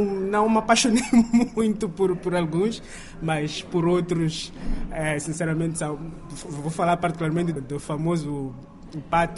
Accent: Mozambique; now in China; é um pouco diferente de onde eu venho. Se tu és estrangeiro, vens para Moçambique e falas mal de Moçambique, és capaz de ter apoio do moçambicano

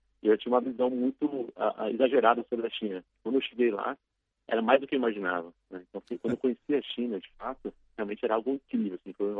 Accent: Brasília, Federal District, Brazil; now in São Paulo, Brazil; sou nascido em Brasília e atualmente estou morando em São Paulo. Já fazem 7 anos que estou aqui em São Paulo.

